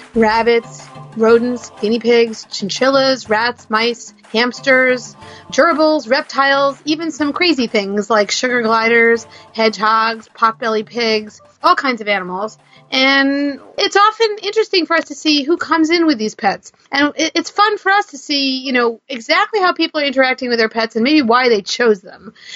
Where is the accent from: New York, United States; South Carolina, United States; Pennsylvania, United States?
New York, United States; New York City; And I grew up in New York City, so people in New York City are a little strange about pet rats.